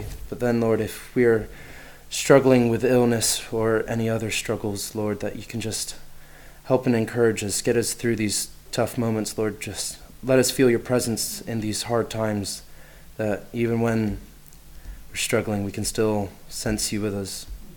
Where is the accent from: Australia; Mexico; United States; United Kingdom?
Mexico; also born or lived in Colombia; So my parents are missionaries. They were missionaries in Colombia and then in Mexico. So I grew up in Mexico for 8 years.